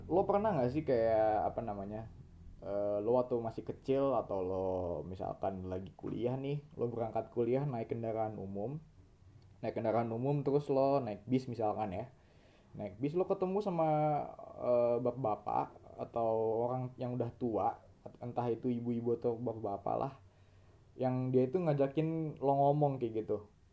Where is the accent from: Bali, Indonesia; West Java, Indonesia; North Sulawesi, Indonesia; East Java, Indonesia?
West Java, Indonesia; Bogor; kalau di Bogor, di kota gue itu, hampir ngelilingin satu kota Bogor lah